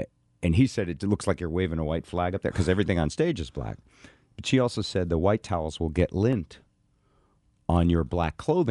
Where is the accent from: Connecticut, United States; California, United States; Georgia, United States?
Connecticut, United States; New Haven; And, you know, he's in New Haven, which was my hometown. How ironic. So when I go back to visit family